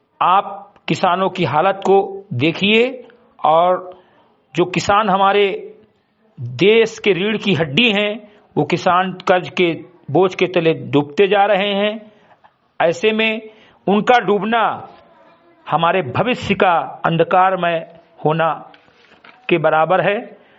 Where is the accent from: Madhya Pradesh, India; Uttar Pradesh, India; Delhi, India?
Uttar Pradesh, India; ग्राम सभा समिति कटी विकासखंड मीनपुरवा जनपद बैराज का मूल निवासी हूं